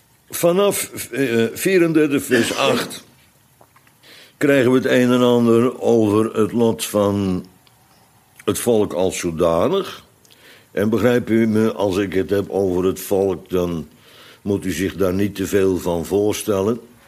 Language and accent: Dutch; Netherlands; U kent dat, want wij zijn Nederlanders.